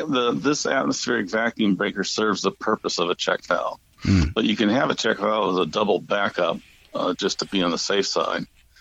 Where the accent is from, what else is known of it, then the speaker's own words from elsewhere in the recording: St. Louis, Missouri, United States; But I grew up in St. Louis, Missouri, and we got 2 to 4 to 6 week droughts.